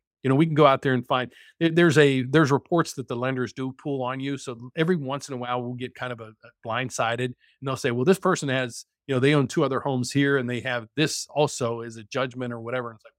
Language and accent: English; West Virginia, United States; Hey, I'm from the West Virginia area originally, so.